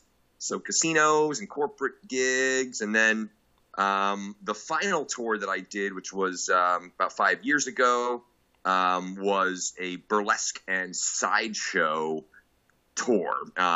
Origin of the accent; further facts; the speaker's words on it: Amherst, Massachusetts, United States; also born or lived in Philadelphia; So I come from Amherst, Massachusetts, as well as Philadelphia, Pennsylvania. So I grew up in both places.